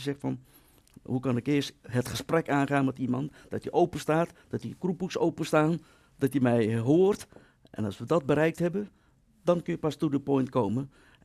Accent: Netherlands; En wij als Nederlander, wij willen heel snel zaken doen.

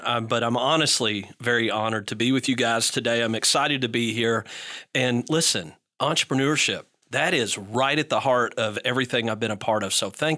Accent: Shelbyville, Kentucky, United States; And I'm from Shelby County, which is God's country. And as you know, the saddlebred horse capital of the world.

